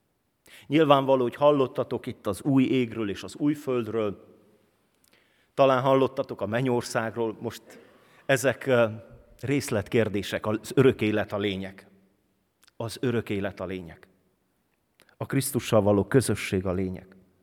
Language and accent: Hungarian; Transylvania, Romania; moved away as an adult; now in Hungary; Én Erdélyből jöttem, és a Ceausescu diktatúra alatt éltem.